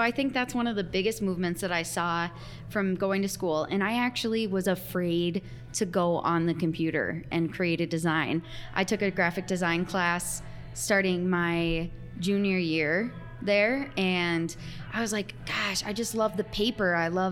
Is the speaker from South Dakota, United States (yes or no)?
yes; Watertown, South Dakota, United States; now in Sioux Falls, United States; I came here from Watertown mm-hmm. to go to Augustana. And sorry, Watertown people, I never wanted to go back.